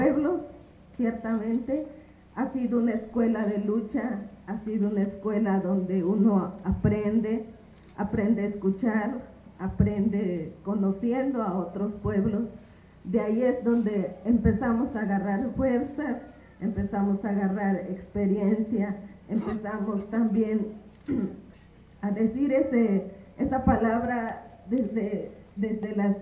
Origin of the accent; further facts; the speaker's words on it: Veracruz, Mexico; Un saludo desde mi pueblo Popoluca allá en el sur de Veracruz